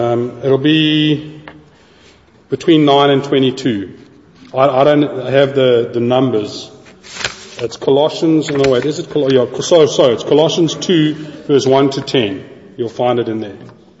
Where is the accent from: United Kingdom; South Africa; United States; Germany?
South Africa; born there; well, I was born in South Africa.